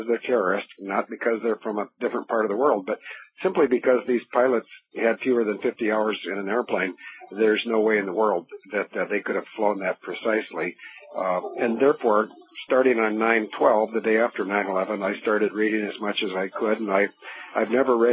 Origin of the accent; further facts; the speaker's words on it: United States; And as an American, I'm a little bit disappointed in our investigative services like the FBI and the CIA